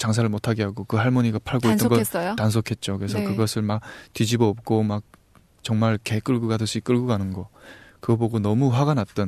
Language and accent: Korean; North Korea; moved away; 제가 탈북을 결심하고 탈북 브로커를 찾아서 이제 그 브로커와 함께 그 북쪽 그 무산에 가서 그쪽에서 탈북을 했거든요.